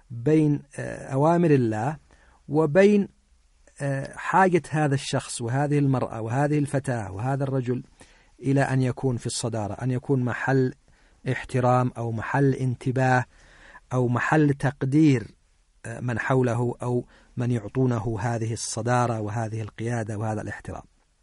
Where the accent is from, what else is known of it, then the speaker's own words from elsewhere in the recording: Yemen; يكاد ينعدم في كثير من البيوتات عندنا في اليمن.